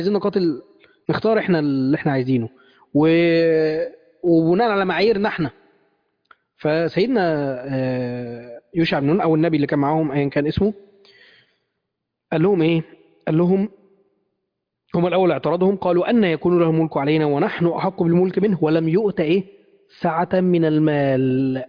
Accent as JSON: {"language": "Arabic", "town": "Mansoura", "region": "Dakahlia", "country": "Egypt", "said": "يعني أنا مثلا من المنصورة، في المنصورة مقابر"}